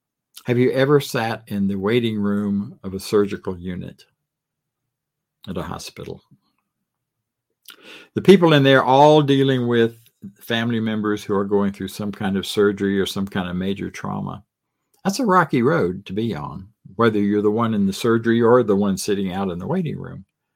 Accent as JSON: {"language": "English", "region": "Florida", "country": "United States", "tie": "born or raised there", "said": "I grew up in Florida, and we had lots of lime rock roads covering the sandy world of North Florida and the swampy, muddy parts as well."}